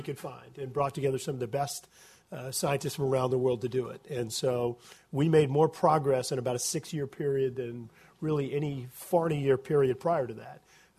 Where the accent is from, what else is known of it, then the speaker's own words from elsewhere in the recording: Louisiana, United States; I'm from South Louisiana, where we drain from Montana to New York to two Canadian provinces.